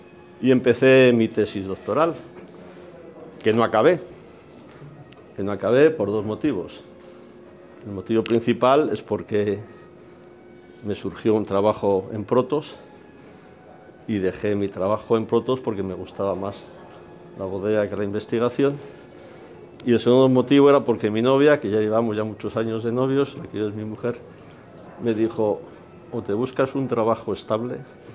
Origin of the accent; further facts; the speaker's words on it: Cantimpalos, Castile and León, Spain; Yo procedo de un pueblecito de Segovia que se llama Cantimpalos, un pueblo chacinero, famoso por los chorizos. Y de hecho, yo soy hijo de empresario del embutido, nieto y bisnieto.